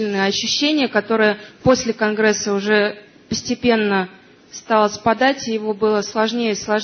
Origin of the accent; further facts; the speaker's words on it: Moscow, Russia; я из Москвы.